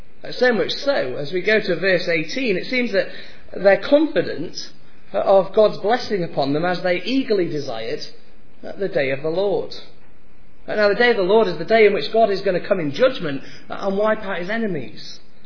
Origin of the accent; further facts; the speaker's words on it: Scotland, United Kingdom; as a Scotsman